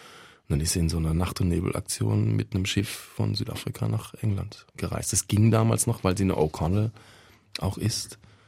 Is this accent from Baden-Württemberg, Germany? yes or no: yes; Mannheim, Baden-Württemberg, Germany; born there; ich war halt der weit und breit der einzige Dunkelhäutige in meinem Ort in Waldstadt. Ich bin ja in Mannheim geboren